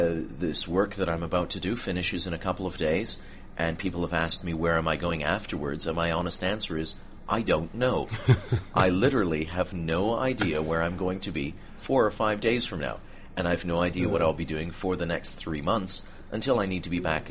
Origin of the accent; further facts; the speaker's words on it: Toronto, Ontario, Canada; I was born and raised in Toronto, but from a very young age, I was traveling for different purposes